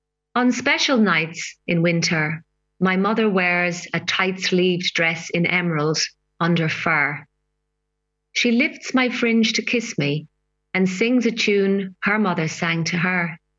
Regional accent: Ireland; moved away; I am an Irish poet, or an emigre poet, as you know, part of the traditional Irish diaspora.

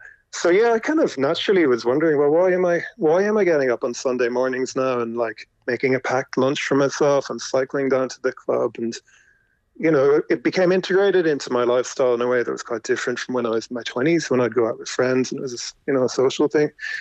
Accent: Ireland; And I think we as Irish people have always known that.

